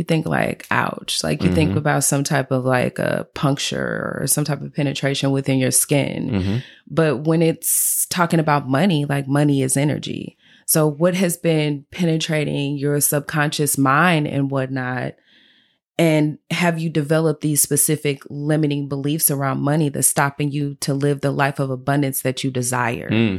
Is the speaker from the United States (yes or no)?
yes; St. Louis, Missouri, United States; moved away as an adult; now in Dallas, United States; I was back in 2012 when I made a transition from my hometown, St. Louis, to Dallas. I took a leap of faith and I was like, I'm tired of being in St. Louis.